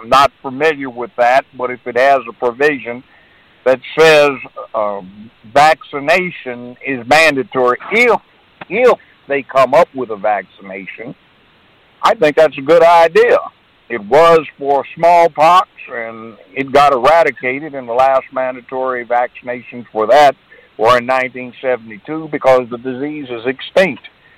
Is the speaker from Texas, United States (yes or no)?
no; Los Angeles, California, United States; I'm from Los Angeles, by the way.